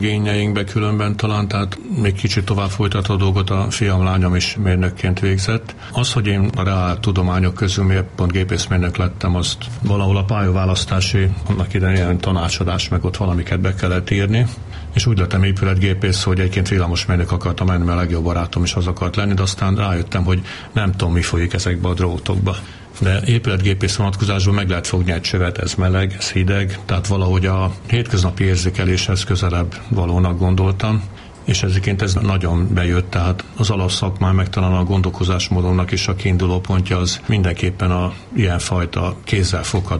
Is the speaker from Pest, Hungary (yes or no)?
no; Veszprém, Veszprém County, Hungary; és egyébként pedig ugye hát a szüleimben mi Veszprémben laktunk.